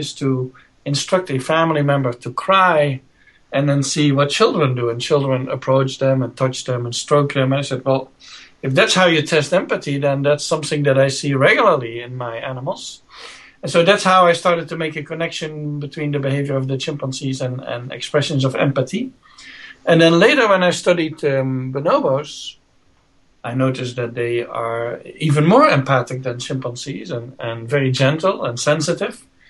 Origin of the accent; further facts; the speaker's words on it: Netherlands; moved away as an adult; now in United States; I'm from the Netherlands originally, but I live and work in the U.S. already 30 years.